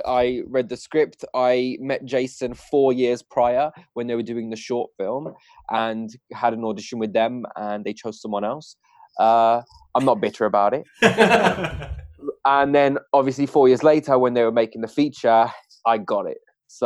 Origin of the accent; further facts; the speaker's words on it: West Midlands, United Kingdom; accent: Black Country; I was born and raised in the Midlands in a place called the Black Country, where people talk like this.